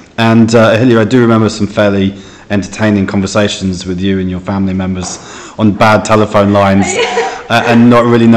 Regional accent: Australia; I mean, I guess, you know, both growing up in Australia, it's very much part of the fabric there.

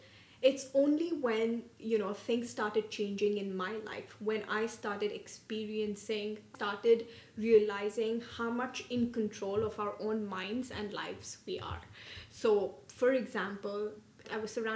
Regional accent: Dubai, United Arab Emirates; I was born and raised in Dubai. Went to school here, did my university from India

